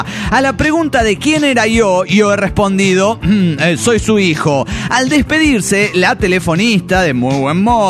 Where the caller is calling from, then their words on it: Buenos Aires, Argentina; de Buenos Aires, Argentina.